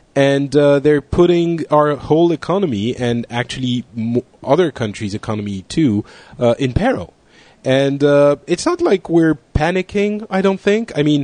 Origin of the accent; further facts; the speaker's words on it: South Africa; No, I'm from South Africa.